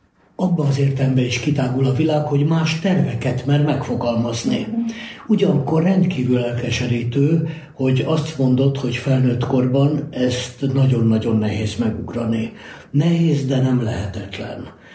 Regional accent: Budapest, Hungary; hát én budapesti vagyok

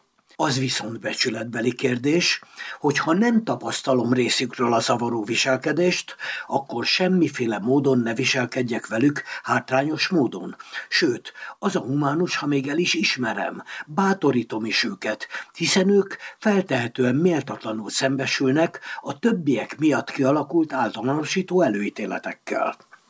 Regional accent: Hungary; A magyarországi kultúrában, ahol én felnőttem

